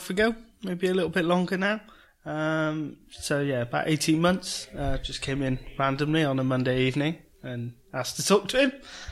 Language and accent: English; Gloucester, South West England, United Kingdom; My family's originally from Treadworth and Barton, but I originally come from Longlevens, although I now live in Barton.